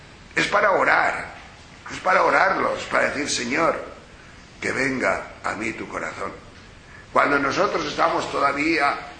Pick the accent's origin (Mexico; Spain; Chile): Spain; Tejerina, Castile and León; Una vez un pastor de mi pueblo, ya mayor, que había estado pastor de mi pueblo, cuando yo digo pastor de Tejerina, son pastores que han bajado todos los años, en el mes de octubre, a Extremadura